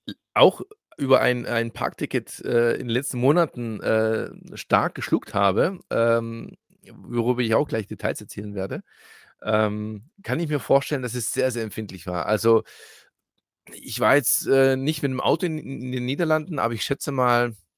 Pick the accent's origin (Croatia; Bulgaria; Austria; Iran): Croatia; also ich bin ja Kroate